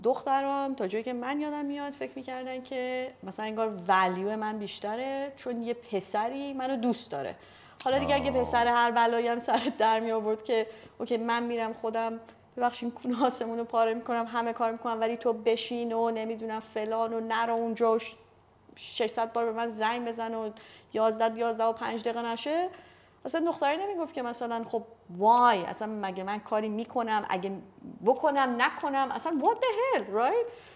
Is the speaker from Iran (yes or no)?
yes; Iran; حالا ما ایرانیم اگه تو ایران من فکر میکنم